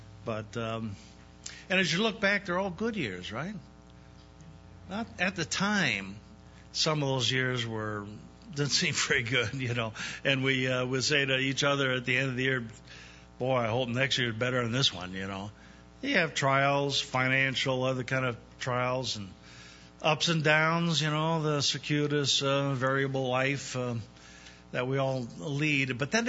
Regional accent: Seattle, Washington, United States; First time up here in the Northeast. I'm from Seattle, Washington. Folks back there rather arrogantly say God's country.

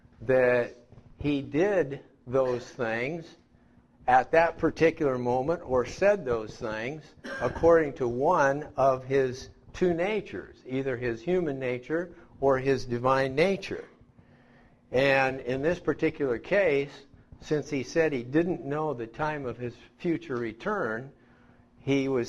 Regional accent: Seattle, Washington, United States; Yes, I'm from Seattle. This is my old hometown, born here and raised in West Seattle.

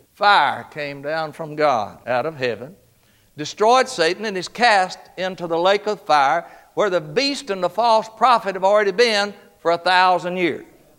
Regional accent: Balcomville, Louisiana, United States; Now, folks, I'm from Balcomville, Louisiana. That's out past the paper mill over the levee.

